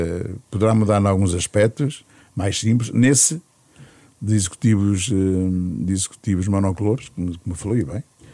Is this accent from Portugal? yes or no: yes; Coimbra, Centro, Portugal; Eu que sou de Coimbra